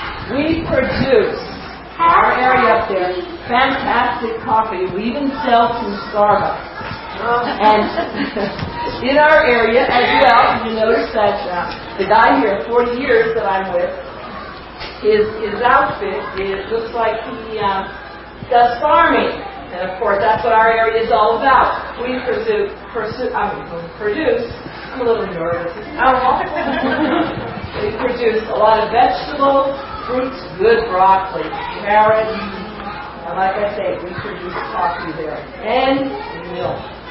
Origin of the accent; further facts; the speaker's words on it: Matagalpa, Nicaragua; we're from Matagalpa, Nicaragua.